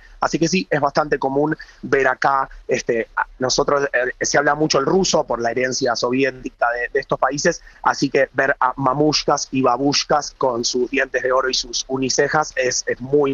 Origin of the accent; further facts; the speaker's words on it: Uruguay; y yo que soy uruguayo, un país muy futbolero